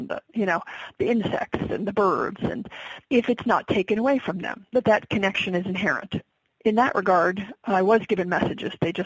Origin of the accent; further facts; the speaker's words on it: Alaska, United States; born there; Perhaps part of it is, of course, I was born in Alaska, and you'd have to be pretty heavily clobbered not to revel in the glory of the natural world.